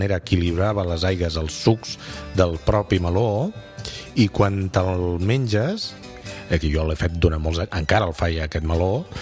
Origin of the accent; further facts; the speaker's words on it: Catalonia, Spain; D'on sóc jo originari, al Vallès